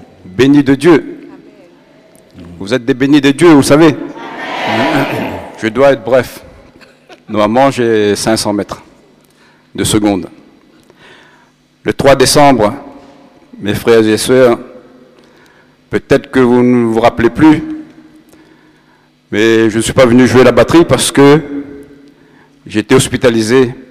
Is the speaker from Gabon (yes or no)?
no; Réunion, France; born there; Je suis né à La Réunion, j'ai 50 ans.